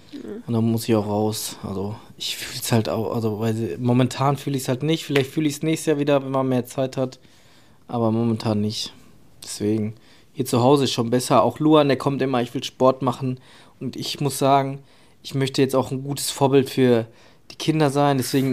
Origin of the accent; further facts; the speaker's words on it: North Rhine-Westphalia, Germany; wir kommen aus dem Ruhrpott